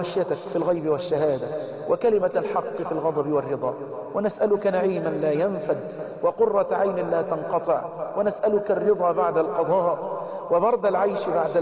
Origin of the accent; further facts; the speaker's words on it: Egypt; اللهم احفظ بلدنا مصر